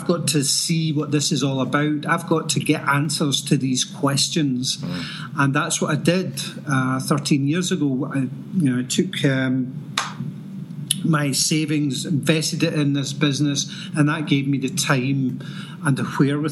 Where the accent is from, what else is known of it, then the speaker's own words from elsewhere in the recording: Scotland, United Kingdom; I'm from Scotland. I'm born and bred here in Scotland, and I've lived here all of my life. I'm now 52 years of age